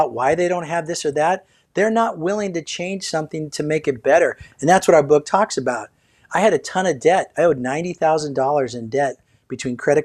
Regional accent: California, United States; when I grew up in Orange County

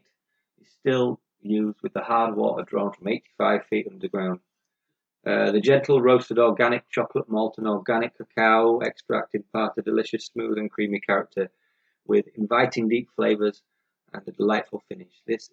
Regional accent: Yorkshire and the Humber, United Kingdom; accent: Yorkshire; Now, some of you might have guessed from the accent, although I've lost a lot of the accent, that I'm a Yorkshireman.

